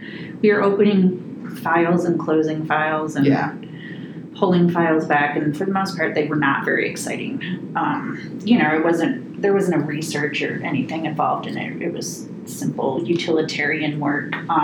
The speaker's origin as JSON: {"language": "English", "town": "Detroit", "region": "Michigan", "country": "United States", "said": "I'm from Detroit originally. My mom lives in Sterling Heights, so I could move back and stay with her if I needed"}